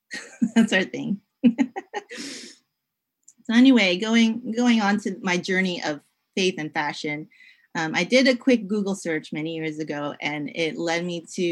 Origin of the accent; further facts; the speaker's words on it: United States; born there; So I'm a Filipina American. I'm my first generation born Filipino American. My sisters and my brother and my parents are all from the Philippines.